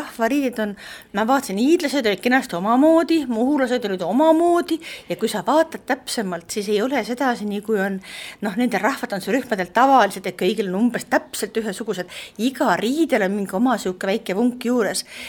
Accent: Saare County, Estonia; ma olen eestlane, ma olen saarlane

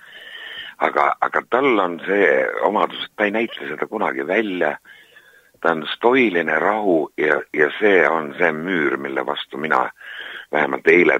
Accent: Saare County, Estonia; born there; now in Muhu, Estonia; ma olen sündinud Saaremaal ja et ma elan Muhus

